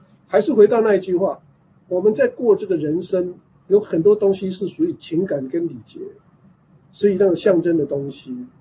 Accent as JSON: {"language": "Chinese", "country": "Taiwan", "said": "所以我们台湾人在选举的时候就用菜图啊"}